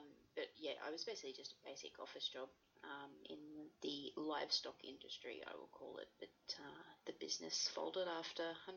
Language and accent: English; Brisbane, Queensland, Australia; I was born in Brisbane, Queensland, and I've always stayed around this sort of little bubble. I've just never really had cause to leave.